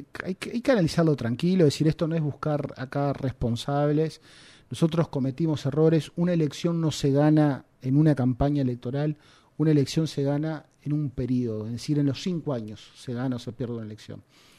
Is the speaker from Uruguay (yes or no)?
yes; Rivera, Uruguay; Yo soy de Rivera, soy del interior.